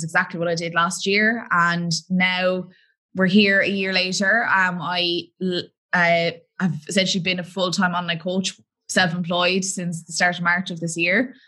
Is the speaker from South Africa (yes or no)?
no; Ireland; also born or lived in Australia; I suppose everyone could probably tell from my accent, I am from Ireland. So I'm actually only back from Ireland since March of last year, as I was living in Australia.